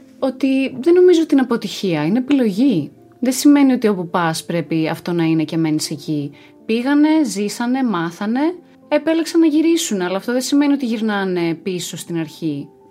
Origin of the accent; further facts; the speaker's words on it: Greece; Κοίτα, νομίζω ότι ως Έλληνες αυτό που κρατάω εγώ είναι ότι έχουμε η κουλτούρα που έχουμε.